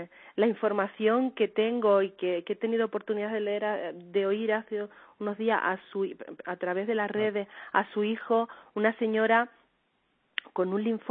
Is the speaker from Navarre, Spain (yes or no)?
no; Seville, Andalusia, Spain; Tenéis que perdonar, yo soy sevillana